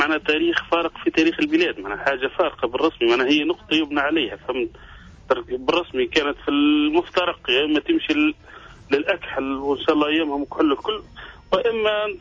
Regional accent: Tunisia; أنا من تونس بالخارج

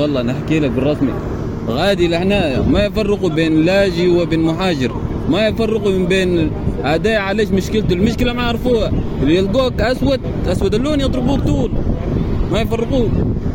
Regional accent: Chad; now in Tunisia

